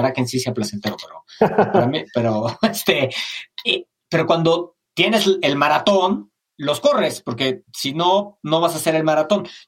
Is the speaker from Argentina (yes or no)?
no; Mexico; Mira, como muchos mexicanos, admiro a mi mamá.